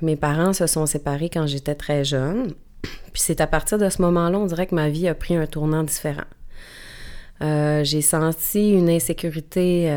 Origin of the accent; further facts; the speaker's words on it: Alma, Quebec, Canada; je suis native d'Alma, j'ai 38 ans